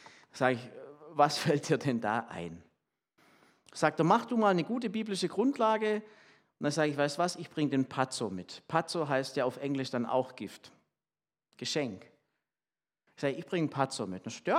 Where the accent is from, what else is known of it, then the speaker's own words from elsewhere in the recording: Malawi; ich komme ja aus Malawi.